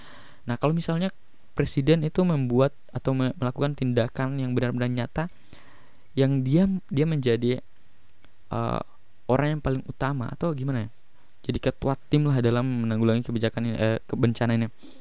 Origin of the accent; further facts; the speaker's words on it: Gorontalo, Indonesia; di daerah saya di Gorontalo Utara itu, waktu saya pulang kemarin minggu lalu hari Rabu